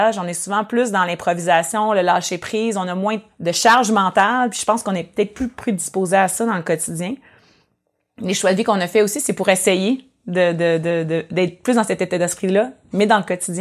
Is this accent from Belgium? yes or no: no; Creston, British Columbia, Canada; tu sais, français les deux, puis que moi, j'étais de Creston et tout ça.